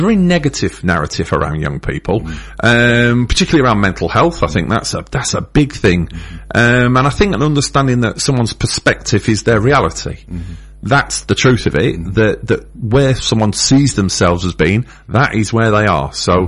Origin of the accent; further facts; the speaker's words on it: Manchester, North West England, United Kingdom; growing up in Manchester in the late 70s, mid-80s